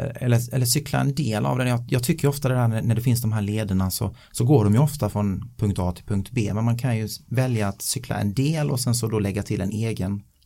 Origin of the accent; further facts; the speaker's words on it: Blekinge, Sweden; Vi har till exempel ett hemma i Blekinge.